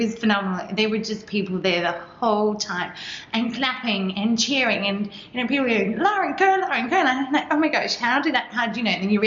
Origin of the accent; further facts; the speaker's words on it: South Africa; growing up in South Africa in the 90s, there was sanctions, so we didn't have, you know, access to live music concerts.